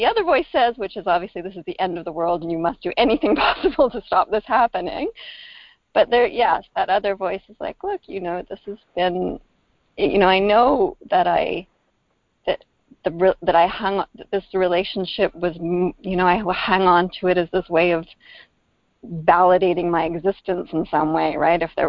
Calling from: British Columbia, Canada; I'm calling from the Sunshine Coast in Canada.

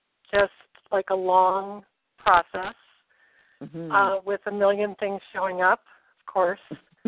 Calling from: Vermont, United States; I'm calling from Vermont.

